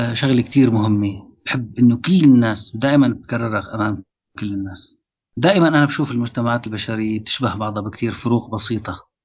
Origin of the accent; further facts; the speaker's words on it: Syria; عندنا بسوريا لنفرض عندنا 20% مواطنين سوريين حقيقيين حضاريين